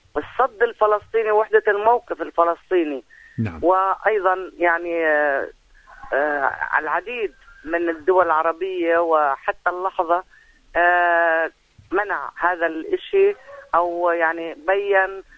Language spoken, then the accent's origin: Arabic; Palestine; إحنا كفلسطينيين البوابة اللي بحاولوا يشطبوا المشروع الوطني للنفاذ منها